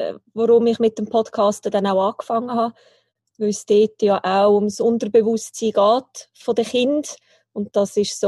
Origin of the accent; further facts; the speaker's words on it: Aargau, Switzerland; Also ich bin in der ersten Zeit im Aargau, habe ich gelebt. Und nach der Trennung von meinen Eltern sind wir dann, als ich 12 war, ins Luzernische gezogen. Inzwischen wohne ich mit der Familie wieder im Aargau.